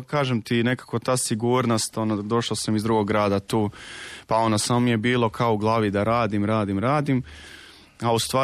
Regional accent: Trogir, Split-Dalmatia County, Croatia; pošto sam došao iz Trogira

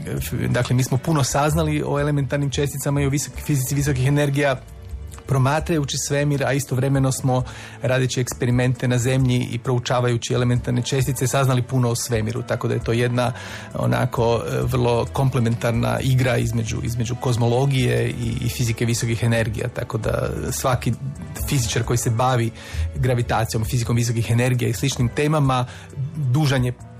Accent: Samobor, Zagreb County, Croatia; odrastao sam ja u Samoboru, znate, na jednom brdu kraj Samobora

